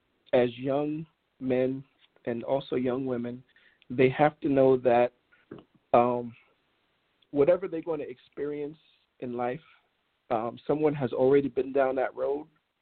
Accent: New York, United States; Growing up in New York, I came up with the Knicks, and just been a great NBA fan.

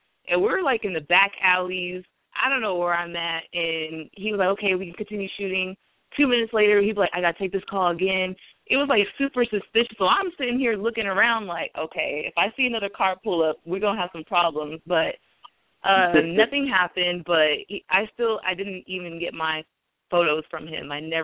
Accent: Las Vegas, Nevada, United States; I'm from Las Vegas, grew up, born and raised, and I was living at home with my mom

